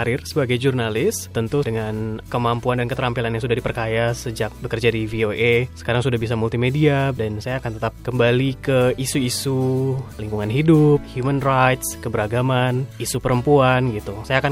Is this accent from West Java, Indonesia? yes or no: yes; Bandung, West Java, Indonesia; now in United States; kadang-kadang kangen Bandung, karena saya besar di Bandung gitu kan.